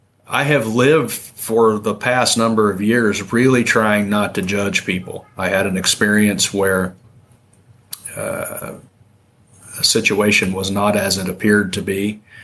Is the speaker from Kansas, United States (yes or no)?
yes; Emporia, Kansas, United States; I mean, I grew up in Emporia, Kansas, so everybody knew each other.